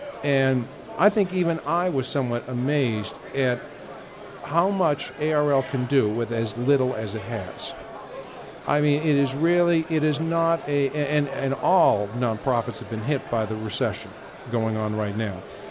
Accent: North Carolina, United States; I come from North Carolina, in the North Carolina section.

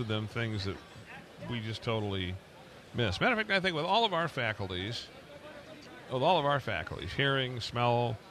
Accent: Detroit, Michigan, United States; there was a citizens band community when I was growing up in the Detroit area

